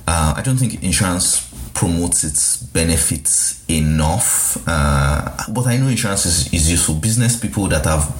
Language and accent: English; Nigeria; And this is me as a Nigerian, but as a Nigerian who earns a limited amount of money and spends millions on school fees for two children